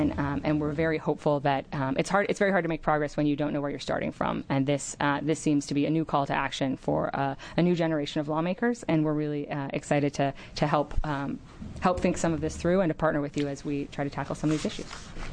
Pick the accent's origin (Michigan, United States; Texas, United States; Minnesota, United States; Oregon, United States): Oregon, United States; Ashland; now in Portland, United States; I grew up in Southern Oregon and Ashland, and I now live in Portland, so I know just how tempting it can be to look at state-level data.